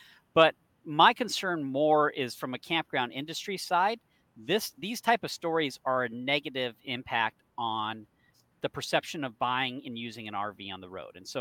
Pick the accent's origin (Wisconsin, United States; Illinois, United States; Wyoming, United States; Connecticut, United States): Wyoming, United States; And it's not that cold, though. I'm from Wyoming.